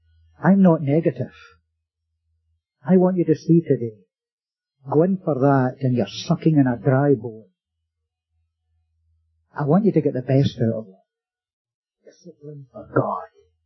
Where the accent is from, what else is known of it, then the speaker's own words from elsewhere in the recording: Scotland, United Kingdom; I would say to advise you to sell them if you can get, being a Scotsman, sell them if you can get some money for them.